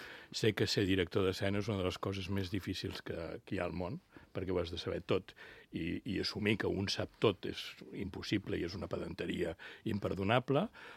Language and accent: Catalan; Lloret de Mar, Catalonia, Spain; per la festa major del meu poble, de Lloret